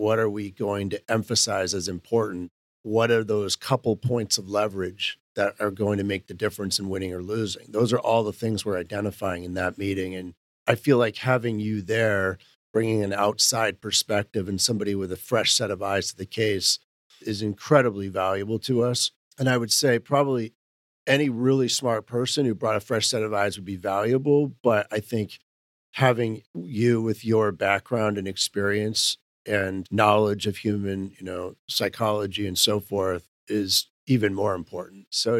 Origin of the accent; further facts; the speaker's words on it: Maine, United States; So, I mean, in my home state of Maine, up until a few years ago